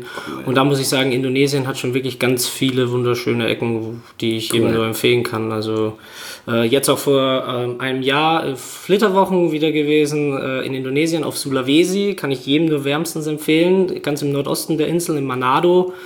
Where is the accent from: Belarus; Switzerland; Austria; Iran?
Austria; Central Austria; moved away; ich bin jetzt seit 6 Jahren, sechs Jahre sind's, 2013 bin ich hierher gekommen. Und ursprünglich komme ich so ziemlich aus der Mitte von Österreich, das ist jetzt irgendwie keine größere Stadt in der Nähe.